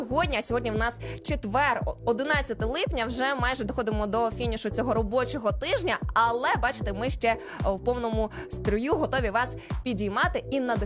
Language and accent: Ukrainian; Vinnytsia, Vinnytsia Oblast, Ukraine; Це просто моє рідне місто.